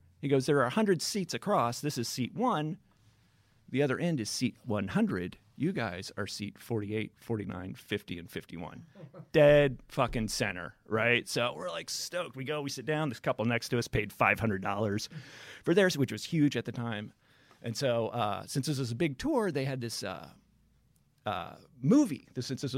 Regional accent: United States; I'm American.

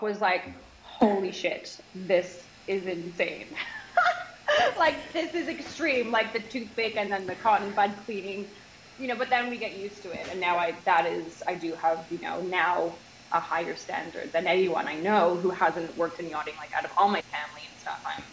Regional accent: Canada; accent: Canadian; oh, hey, I saw you out and about in my Canadian accent.

